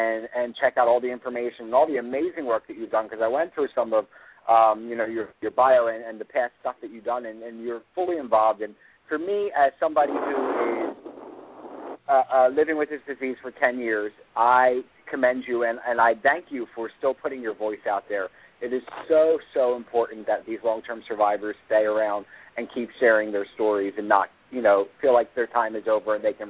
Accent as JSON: {"language": "English", "town": "Philadelphia", "region": "Pennsylvania", "country": "United States", "tie": "born or raised there", "said": "I shared my story of growing up in Philadelphia"}